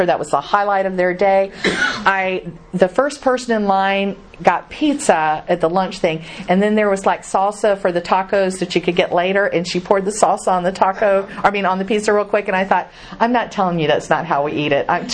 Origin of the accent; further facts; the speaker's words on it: Georgia, United States; I'm a good Southern girl. You know, I'm originally from Georgia.